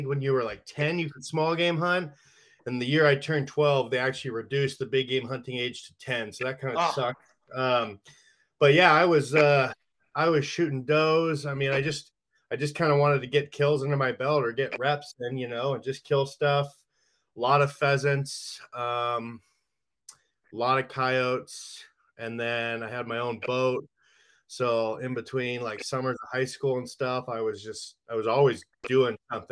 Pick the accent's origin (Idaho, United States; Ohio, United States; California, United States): Idaho, United States; Post Falls; Yeah, I was born and raised in Post Falls up in the northern part.